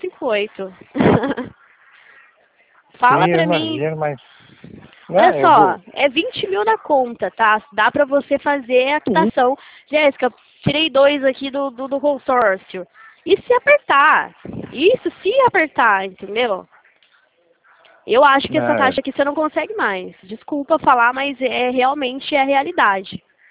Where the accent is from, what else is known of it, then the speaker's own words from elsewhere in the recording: Limeira, São Paulo, Brazil; sou de Limeira, São Paulo mesmo